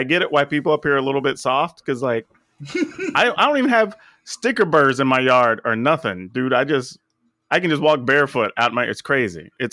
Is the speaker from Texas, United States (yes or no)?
yes; Texas, United States; Like, I grew up in Texas, and it's already hot.